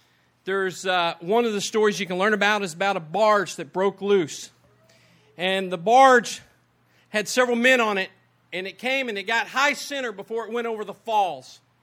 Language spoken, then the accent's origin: English; Lubbock, Texas, United States; now in Hawaii, United States; Growing up in Lubbock out in West Texas, you don't see enough water to really understand its power, to understand its strength.